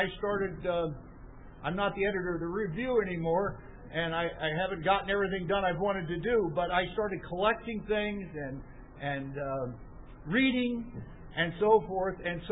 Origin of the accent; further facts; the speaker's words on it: Northampton, Massachusetts, United States; from Northampton, and I'm sorry I haven't been with you all week. Just came down from Massachusetts to Berwick